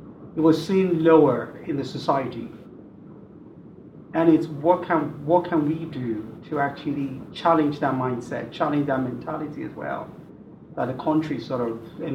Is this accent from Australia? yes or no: no; Nigeria; moved away as an adult; I grew up in Nigeria as well before coming here to do my undergrad.